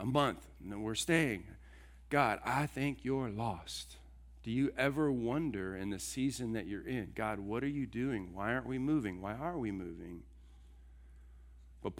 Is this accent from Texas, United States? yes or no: yes; Houston, Texas, United States; I told you I grew up in Houston, spent 40 years in Houston, massive metroplex and city. It's hot all the time.